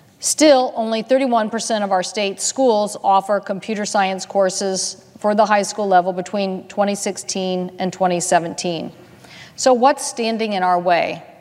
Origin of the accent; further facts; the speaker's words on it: Washington, United States; especially in my home state of Washington